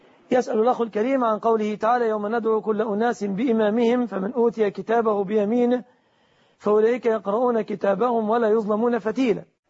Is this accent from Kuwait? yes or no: no; Egypt